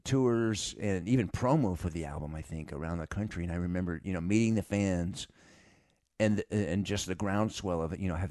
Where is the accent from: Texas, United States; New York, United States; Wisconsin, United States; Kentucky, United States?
Texas, United States; And they're L.A. guys, and I'm from Texas.